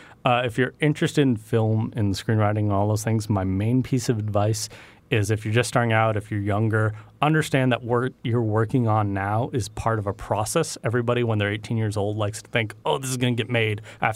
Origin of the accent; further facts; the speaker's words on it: Boston, Massachusetts, United States; I'm originally from Boston.